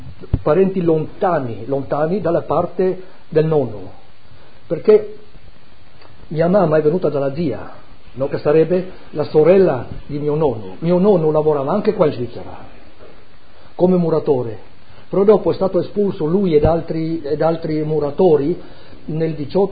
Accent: Friuli-Venezia Giulia, Italy; born there; sono nato in Carnia, mia nonna era carnica

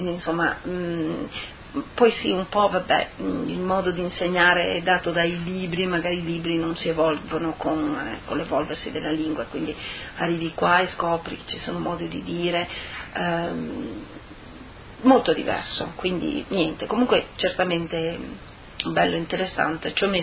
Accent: Latisana, Friuli-Venezia Giulia, Italy; also born or lived in Lignano; sono nata alla Tisana, in provincia di Udine, l'8 aprile del 64. E niente, poi vabbè, sempre abitato più o meno diciamo nella zona.

